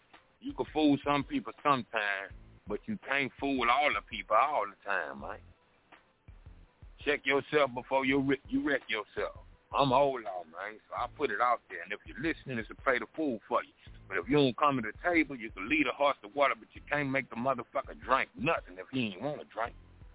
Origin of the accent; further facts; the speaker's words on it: Baton Rouge, Louisiana, United States; I'm from South Baton Rouge. My backyard is LSU.